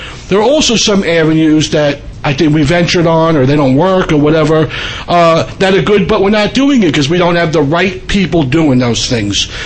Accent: Long Island, New York, United States; I am from Long Island, I'm not a city resident.

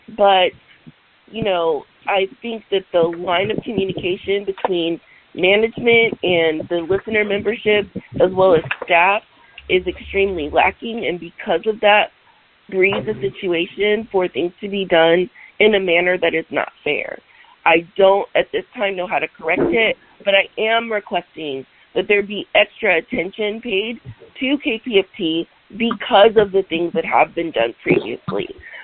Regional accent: California, United States; now in Texas, United States; I grew up in the Bay Area, and I live in Texas now

